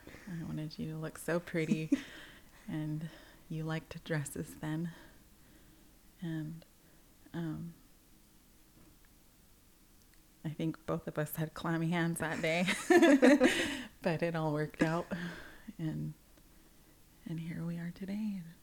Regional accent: Taholah, Washington, United States; I am from Tohola. I come from the territory of the Quinault tribe. From my paternal side, my maternal side's First Nations Musqueam, the Hunkaminam people

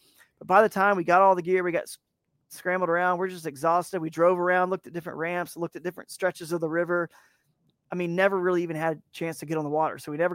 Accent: Georgia, United States; we do Christmas in Georgia for my family, since I'm from Georgia and they all live there still.

